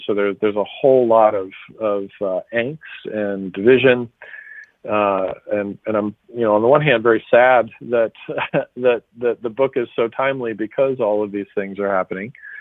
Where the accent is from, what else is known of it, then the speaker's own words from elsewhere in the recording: Atlanta, Georgia, United States; Originally Atlanta, Georgia.